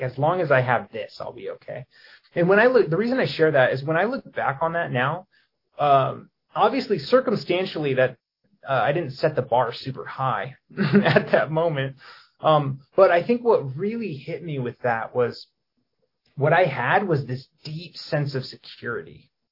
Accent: Poway, California, United States; I grew up in Poway, California in San Diego.

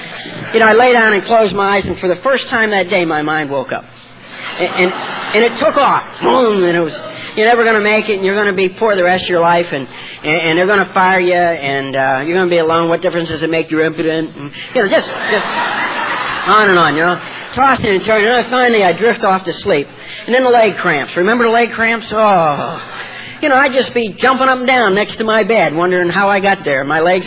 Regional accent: Martins Ferry, Ohio, United States; born there; And I was born in Ohio, on the Ohio River, a small town called Martins Ferry.

